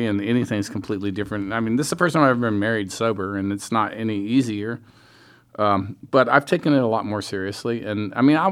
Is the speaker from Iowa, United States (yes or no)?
no; San Antonio, Texas, United States; and I grew up in San Antonio, Texas.